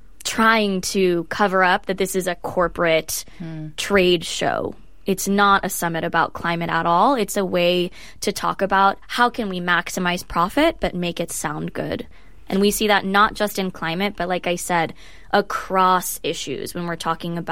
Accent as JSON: {"language": "English", "country": "India", "said": "operates in my home country of India."}